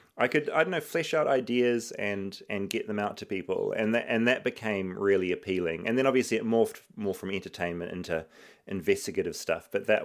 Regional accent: New Zealand; And being a New Zealander where we're all very like worried about talking ourselves up

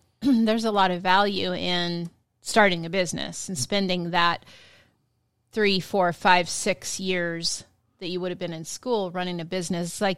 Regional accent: Washington, United States; And I grew up in the Yakima Valley, and we had these irrigation canals.

